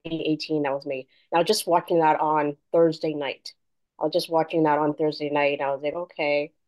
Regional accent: Brampton, Ontario, Canada; I'm from Brampton, Ontario, Canada, and I kind of grew up with watching a bunch of series with Shannon Doherty in it.

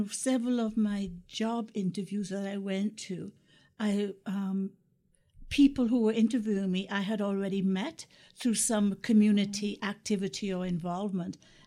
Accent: Kingston, Jamaica; now in Dauphin, Canada; But I came from Kingston, Jamaica, which is a vibrant cosmopolitan city, and Dauphin seems so much quieter.

